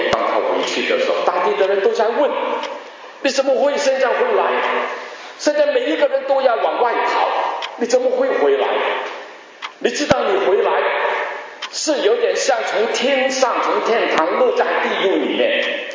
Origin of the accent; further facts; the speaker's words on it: Guangdong, China; 我们广东人都是讲解几句